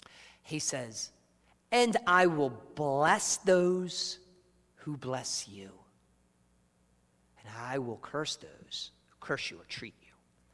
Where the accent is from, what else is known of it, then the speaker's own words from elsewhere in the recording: United States; Because we're American, because we're stubborn, because it's hard, because we're taught differently.